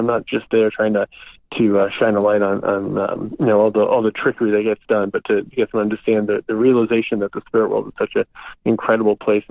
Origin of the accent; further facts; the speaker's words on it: New England, United States; places that were a part of my story growing up in New England